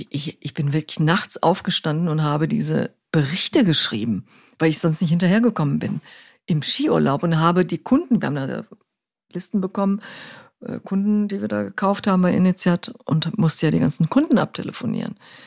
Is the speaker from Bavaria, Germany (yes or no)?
no; Cologne, North Rhine-Westphalia, Germany; In Hessen gibt es so einen Spruch, ich bin ja Kölnerin, ne?